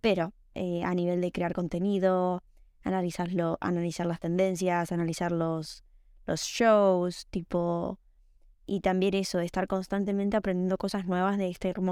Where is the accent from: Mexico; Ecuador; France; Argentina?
Argentina; now in Barcelona, Spain; me cambié de país, ahora vivo, antes era, bueno, soy de Argentina y me vine para Barcelona